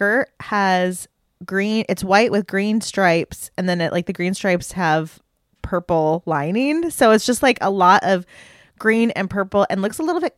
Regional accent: Michigan, United States; We're from Michigan, we don't pronounce our middle T's.

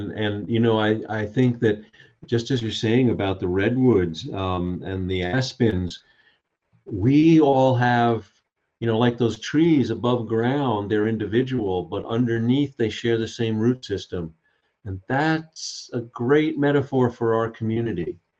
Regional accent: Long Island, New York, United States; I grew up on Long Island in outside of New York City in, you know, kind of middle, you know, middle, lower middle class little houses, you know, and I was raised Jewish and I am Jewish.

